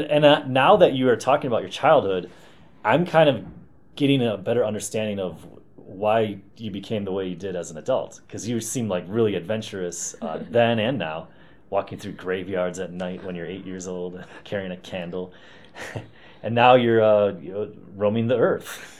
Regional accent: United States; I feel very lucky as an American

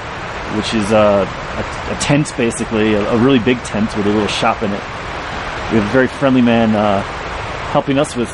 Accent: Exonia, Wisconsin, United States; Oh, I grew up in Wisconsin, in the United States, in a little town called Exonia. Just a few hundred people there.

